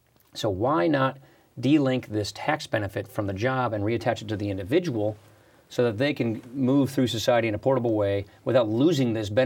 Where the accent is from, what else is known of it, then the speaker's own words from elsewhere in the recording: Wisconsin, United States; Look, I come from Wisconsin. It's a little different than California